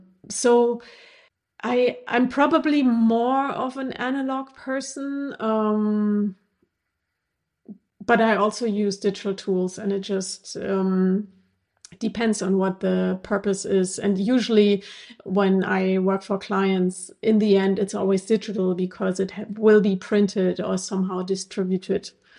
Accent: Northern Germany, Germany; going to a demonstration in my hometown, small town in northern Germany, protesting against discrimination against foreigners, as it was called then.

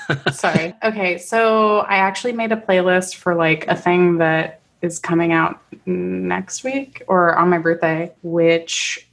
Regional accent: Florida, United States; it might just be because I grew up in Florida, so everybody listens to it all the time.

